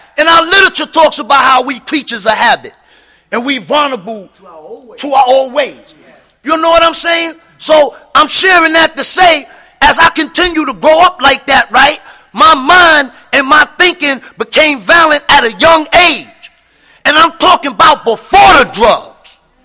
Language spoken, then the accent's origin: English; New York City, New York, United States; I come from the South Bronx, right? That's where I come from. I come from the South Bronx. I come from what you call projects, right?